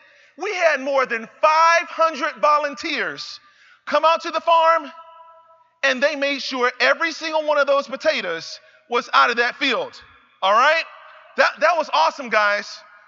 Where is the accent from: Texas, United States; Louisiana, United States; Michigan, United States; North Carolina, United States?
North Carolina, United States; I grew up in North Carolina, I grew up in a town that was surrounded by agriculture